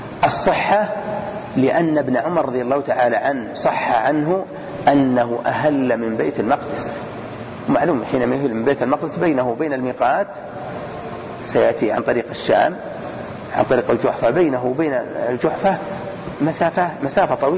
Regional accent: Al-Qassim, Saudi Arabia; ونحن من أهل نجد القصيم من نجد.

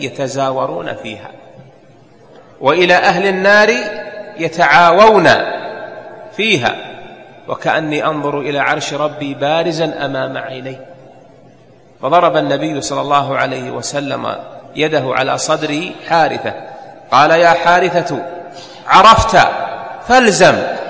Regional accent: Saudi Arabia; عندنا في المملكة العربية السعودية الشركات المساهمة التي تنزل في التداول

